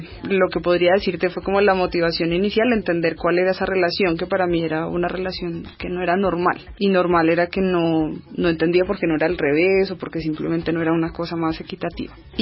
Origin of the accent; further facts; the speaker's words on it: Bogotá, Colombia; born there; yo no soy una mujer afrodescendiente, y segundo, que yo nací en Bogotá en unas condiciones socioeconómicas particulares